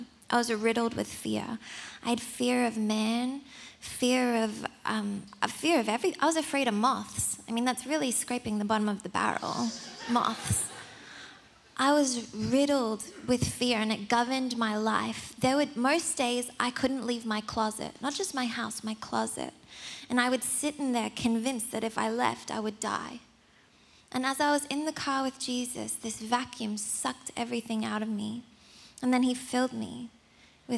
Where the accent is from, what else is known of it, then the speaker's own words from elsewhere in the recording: South Africa; I'm South African because my parents are.